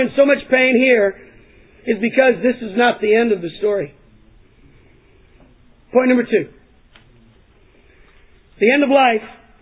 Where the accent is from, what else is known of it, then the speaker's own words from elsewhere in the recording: United States; We believe, because we're from America, that our purpose here is the pursuit of happiness.